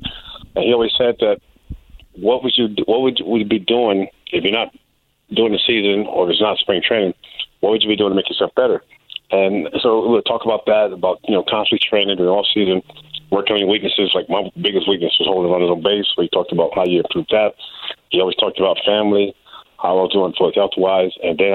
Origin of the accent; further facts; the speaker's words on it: Tampa, Florida, United States; Growing up in Tampa, Florida, the Reds had spring training there during the 60s and 70s, so went to a lot of spring training games, a lot of their Class A team games as well.